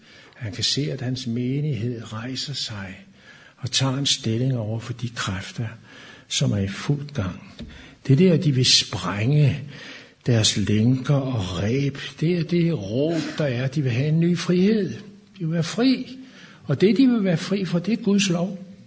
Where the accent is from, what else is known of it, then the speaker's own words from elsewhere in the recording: Norway; Og nu er vi jo nordmænd her